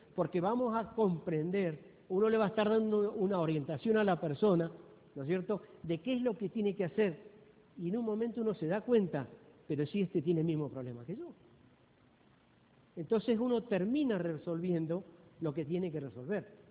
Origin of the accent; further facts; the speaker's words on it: Argentina; Nosotros como, tal vez como argentino, como latino, lo que tenemos es, queremos resultados ya.